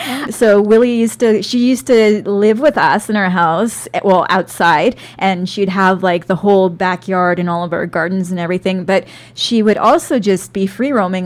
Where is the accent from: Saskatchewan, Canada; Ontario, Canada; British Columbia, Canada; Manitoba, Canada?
British Columbia, Canada; my memories, I cherish these memories that I have as a child growing up on Vancouver Island.